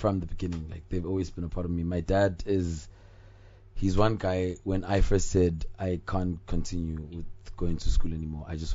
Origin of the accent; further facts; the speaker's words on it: Emalahleni, Mpumalanga, South Africa; because I come from Witbank, Emalahleni, which has been known to be a very dirty city, and it's very polluted.